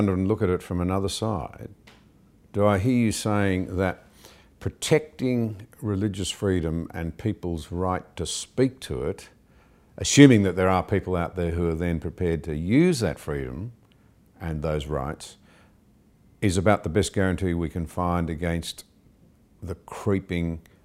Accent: Australia; I'd have to say, as an Australian, I think regardless of your worldview and your beliefs, this is a far more important debate than is being generally recognised.

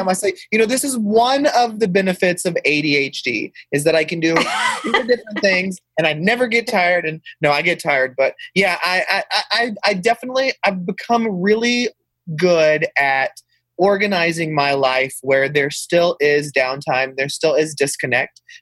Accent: Texas, United States; Yeah. So I've been born and raised in Texas, lived in Texas all my life.

